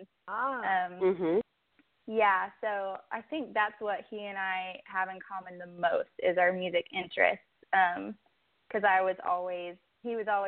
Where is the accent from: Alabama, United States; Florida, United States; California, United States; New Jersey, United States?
California, United States; also born or lived in Nevada / Chicago; now in Memphis, United States; I'm originally from California, Central California, and I've lived in a handful of different states. I lived in Nevada for about 7 years, grew up there. I lived in Chicago for a while.